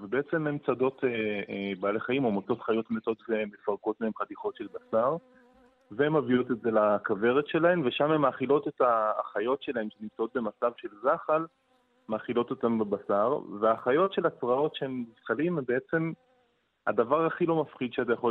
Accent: Northern District, Israel; אני בתור ילד, אם הייתי אוסף, גדלתי בקיבוץ בצפון

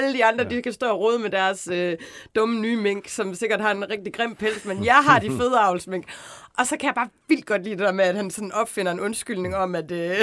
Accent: Central Denmark Region, Denmark; nu kommer jeg også selv fra Vestjylland

